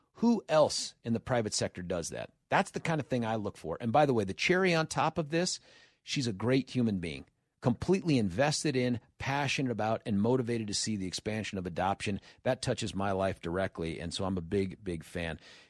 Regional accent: Colorado, United States; and I grew up in Jeffco, brother

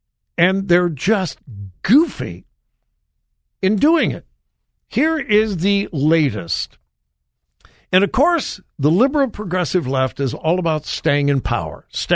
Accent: California, United States; moved away; For many years, I had this somewhat secret desire to go back to California, where I was raised.

